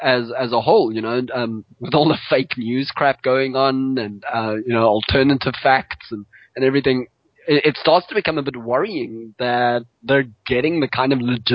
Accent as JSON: {"language": "English", "country": "South Africa", "said": "Yeah, it's being South African, I'm very familiar with protest action."}